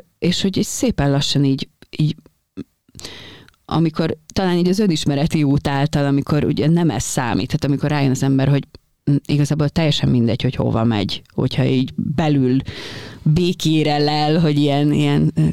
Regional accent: Hungary; én alapvetően Magyarországon születtem, itt szocializálódtam.

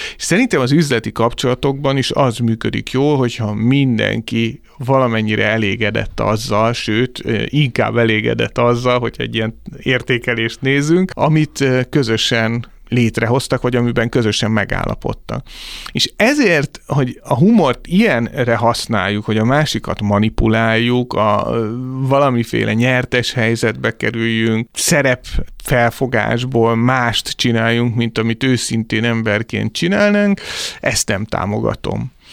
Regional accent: South Korea; Hungarian is a second language; dél-koreaiként

